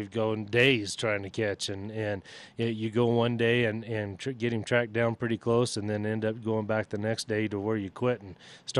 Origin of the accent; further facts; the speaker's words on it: Texas, United States; He, you know, we grew up in Texas, and that was something he always dreamed of hunting and killing.